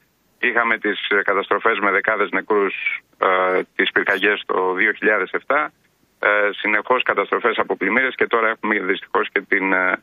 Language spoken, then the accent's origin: Greek; Western Greece, Greece; για την Ηλία δεν είναι τόσο καλημέρα σήμερα τον τόπο μου.